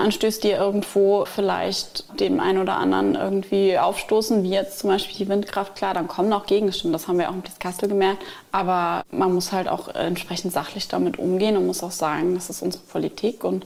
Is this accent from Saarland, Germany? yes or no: yes; Wolfersheim, Saarland, Germany; Also für mich persönlich ist es am schönsten in meinem Heimatort Wolfersheim.